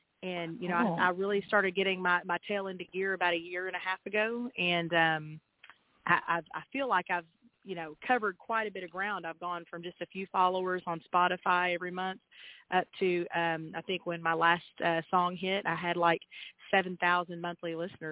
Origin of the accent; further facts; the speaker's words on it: Little Rock, Arkansas, United States; which I'm from Little Rock, Arkansas, and, you know, I'm a performer downtown, so a lot of people know me here